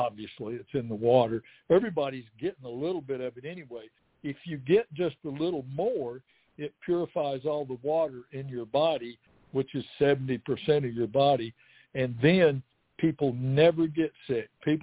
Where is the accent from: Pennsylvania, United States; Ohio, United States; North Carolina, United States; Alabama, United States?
Alabama, United States; And I always try to specify that I'm from Alabama, so I spell it